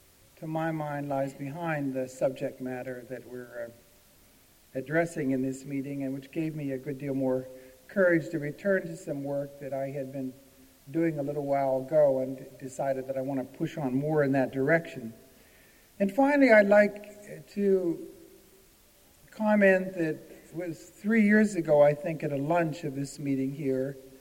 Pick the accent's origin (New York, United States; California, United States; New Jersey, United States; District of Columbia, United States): District of Columbia, United States; When we show up somewhere and it comes out that we're from the District of Columbia and that we're here to help, people start moving away from you as if you're bringing anthrax or something.